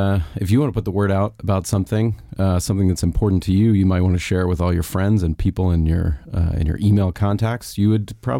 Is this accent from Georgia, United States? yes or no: yes; Atlanta, Georgia, United States; The Atlanta Chiefs. I grew up in Atlanta.